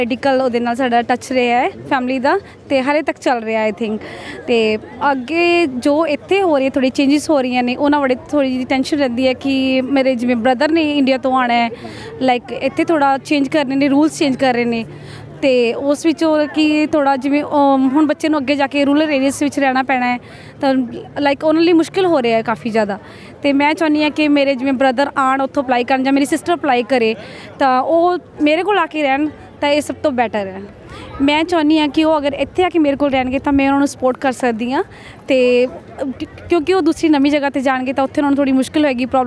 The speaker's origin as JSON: {"language": "Punjabi", "town": "Mandi Gobindgarh", "region": "Punjab", "country": "India", "said": "ਅਤੇ ਮੇਰੇ ਮਦਰ, ਮੈਂ ਗੋਬਿੰਦਗੜ੍ਹ ਤੋਂ ਹਾਂ।"}